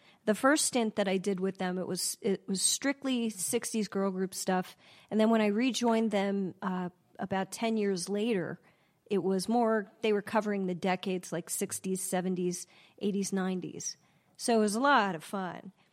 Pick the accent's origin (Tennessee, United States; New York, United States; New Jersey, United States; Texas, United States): New Jersey, United States; Garfield; But I'm from Garfield. I grew up there.